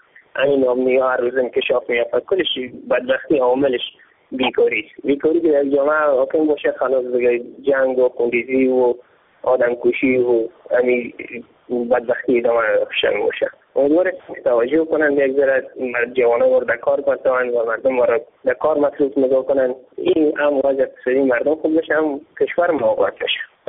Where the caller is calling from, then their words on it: Logar, Afghanistan; ما البته از ولایت لوگر صحبت میکنم،